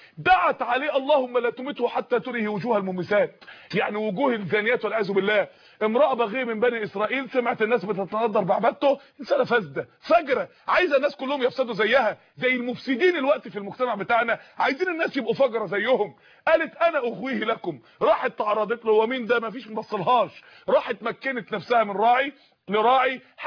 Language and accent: Arabic; Mansoura, Dakahlia, Egypt; عندنا اخت في المنصورة، عندنا في المنصورة